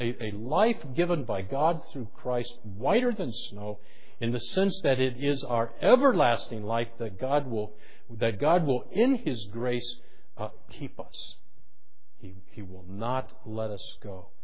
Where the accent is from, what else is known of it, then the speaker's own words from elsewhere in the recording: Detroit, Michigan, United States; I'm from Detroit, and when you live in a big city and they, you know, when they snowplow these parking lots